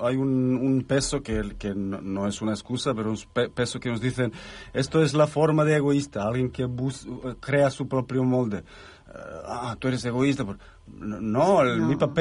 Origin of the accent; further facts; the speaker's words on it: Serbia; Yo vengo de Serbia